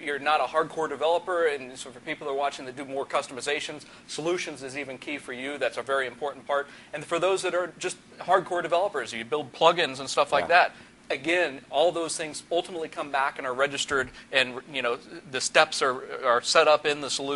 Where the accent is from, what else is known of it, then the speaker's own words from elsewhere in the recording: Colorado, United States; Well, you're from New Zealand. I'm from Colorado. Why can't we highlight Colorado?